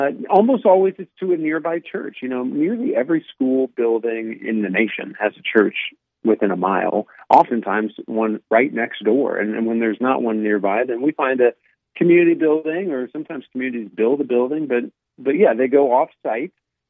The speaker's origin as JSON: {"language": "English", "town": "Van Wert", "region": "Ohio", "country": "United States", "tie": "born or raised there", "said": "And I learned about this because of a community in Northwest Ohio, my hometown of Van Wert, Ohio."}